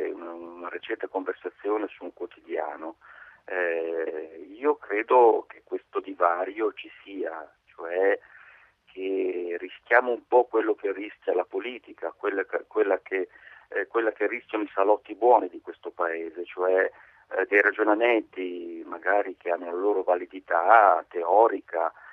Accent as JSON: {"language": "Italian", "town": "Carpi", "region": "Emilia-Romagna", "country": "Italy", "said": "Rammento soltanto, sono di Carpi"}